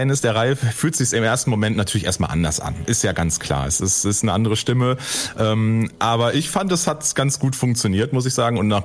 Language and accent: German; Germany; Also ist vielleicht für uns als Deutsche nochmal natürlich spannender als für Leute, die kein Deutsch sprechen.